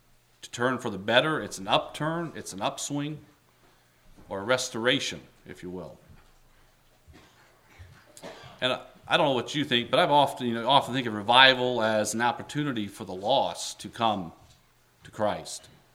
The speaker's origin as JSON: {"language": "English", "town": "Maysville", "region": "Missouri", "country": "United States", "said": "I'm from Maysville, Missouri, and I'm married."}